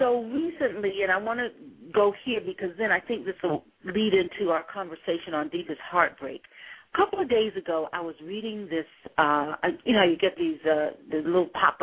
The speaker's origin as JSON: {"language": "English", "region": "the South", "country": "United States", "tie": "born or raised there", "said": "Growing up in the South, you know, during the early civil rights movement, when I had to go down back alleys and go up the steps to go see movies"}